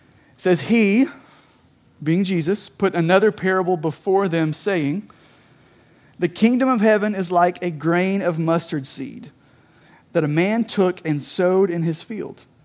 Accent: Somerset, Kentucky, United States; I'm from Somerset, which I was thinking earlier, a lot of people here think Somerset's Eastern Kentucky. Somerset is not Eastern Kentucky. But I have decided, like, Somerset's Middle Eastern Kentucky.

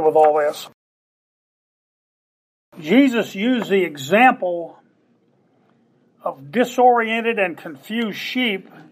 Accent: Oklahoma, United States; They looked like mountains to me. I'm from Oklahoma.

